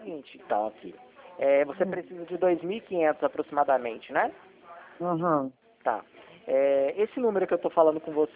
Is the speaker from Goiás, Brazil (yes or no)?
yes; Goiânia, Goiás, Brazil; Eu sou aqui de Goiânia.